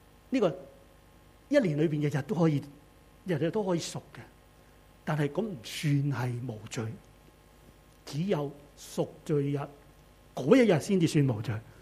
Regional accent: South China, China; 在我们中国人南方啊

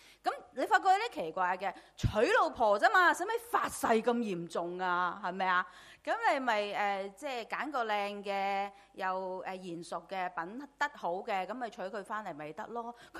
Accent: Hong Kong; 其實我哋香港人都呢段時間都好明啦，

